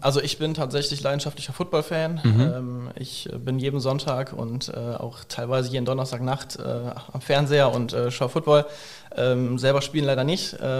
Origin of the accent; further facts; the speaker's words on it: Gummersbach, North Rhine-Westphalia, Germany; born there; now in Waldbröl, Germany; ich bin 31 Jahre jung, gebürtiger Gummersbacher, wohne mittlerweile in Waldbröl.